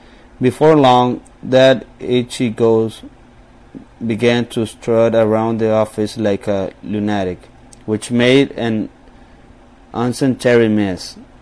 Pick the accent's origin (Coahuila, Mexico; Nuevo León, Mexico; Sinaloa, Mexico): Coahuila, Mexico; Zaragoza; also born or lived in Eagle Pass, Texas; I come from Zaragoza, Coahuila, Mexico. I was born in Eagle Pass, Texas, but my family took me to Mexico.